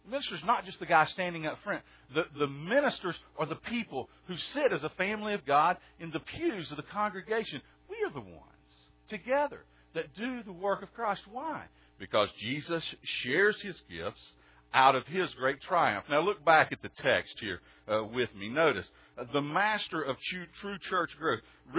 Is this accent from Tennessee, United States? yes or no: yes; Soddy Daisy, Tennessee, United States; some of you all have heard me tell about the little Presbyterian church I grew up in Soddy Daisy, Tennessee. Soddy Daisy First Presbyterian Church, one of the oldest churches in East Tennessee.